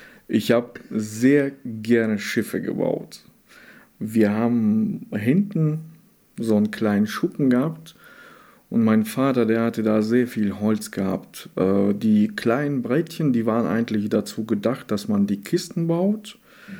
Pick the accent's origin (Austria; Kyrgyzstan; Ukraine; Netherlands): Kyrgyzstan; now in Germany; Das ist richtig. Ich bin in Kirgisistan geboren.